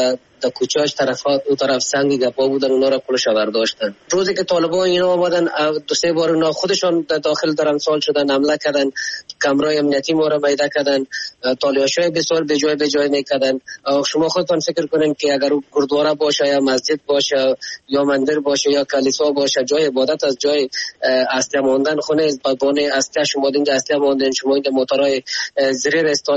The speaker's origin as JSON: {"language": "Persian", "country": "Afghanistan", "said": "ما خو افغان هستیم،"}